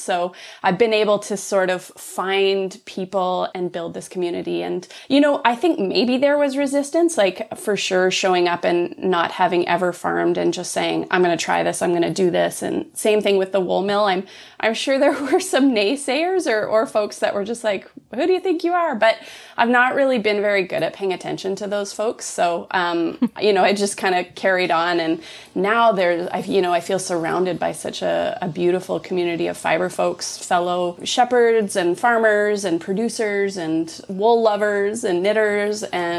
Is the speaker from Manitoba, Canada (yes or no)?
no; Calgary, Alberta, Canada; also born or lived in Switzerland / Vancouver; I grew up in Calgary, which is a different town in a prairie province in Canada. And then I moved to Switzerland. That's where I learned to knit. My yarn store was in Vancouver, which is on the West Coast. And now we're in Middle Canada.